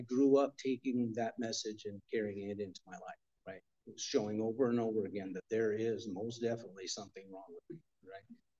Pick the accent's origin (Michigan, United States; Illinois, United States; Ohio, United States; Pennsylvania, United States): Michigan, United States; born there; So I was born in Michigan. My parents were going to the University of Michigan at the time.